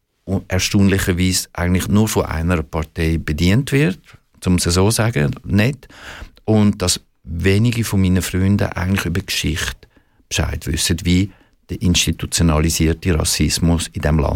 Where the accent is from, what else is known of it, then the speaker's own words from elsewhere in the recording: Switzerland; Das unterschätzt man als Schweizer.